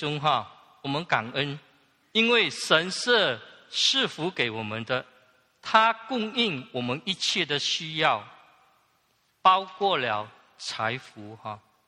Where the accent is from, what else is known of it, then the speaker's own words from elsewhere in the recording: China; 我们中国人有句话说，有钱能使鬼推磨。